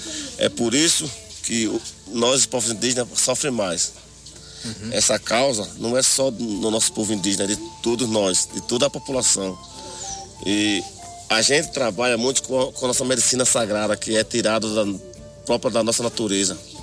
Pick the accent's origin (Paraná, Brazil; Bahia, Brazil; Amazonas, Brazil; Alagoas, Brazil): Alagoas, Brazil; lá na minha aldeia, hoje em Alagoas, Cariri Chocó, onde a gente temos escola também, e nós estudamos, e mantemos a nossa cultura tradicional